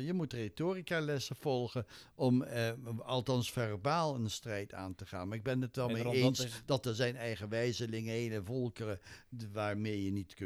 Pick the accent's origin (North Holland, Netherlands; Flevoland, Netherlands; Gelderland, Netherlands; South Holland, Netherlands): South Holland, Netherlands; The Hague; Ik sterk heb dat gevoel als Hagenaar, ik hoor er niet meer bij als ik in het centrum loop.